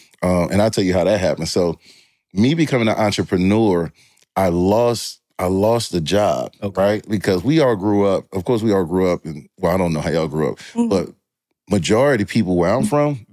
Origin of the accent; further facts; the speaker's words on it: New Orleans, Louisiana, United States; also born or lived in Kenner; So I grew up in New Orleans, Louisiana.